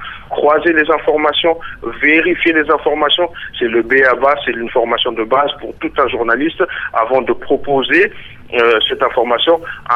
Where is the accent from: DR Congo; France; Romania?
DR Congo; pour moi en tant que Congolais